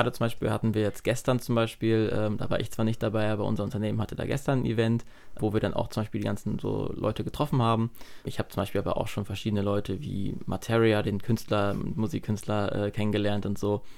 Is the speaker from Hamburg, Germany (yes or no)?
no; Cologne, North Rhine-Westphalia, Germany; Also ich komme ja nicht hier aus der Umgebung, also doch aus der Umgebung, aber ich komme aus Köln.